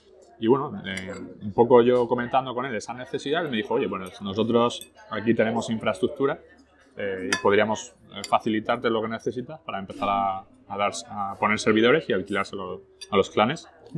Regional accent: Arras, Hauts-de-France, France; born there; first language French; Spanish is a second language; mi primer idioma que aprendí fue el francés. Nací en el 84, como te digo, en Arras, que está a una hora de París, al norte. De hecho, toda mi familia por parte de padres son del norte, completamente del norte de Francia

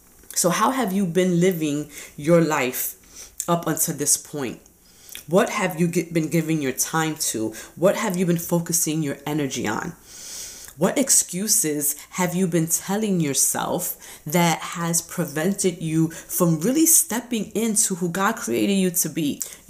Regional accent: Brooklyn, New York, United States; And so I am very much a Brooklyn girl. You know, I was raised in Brooklyn.

